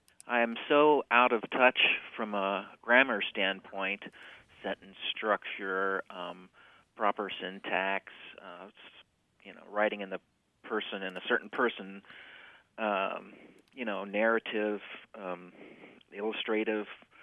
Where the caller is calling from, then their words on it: San Diego, California, United States; I'm calling from San Diego.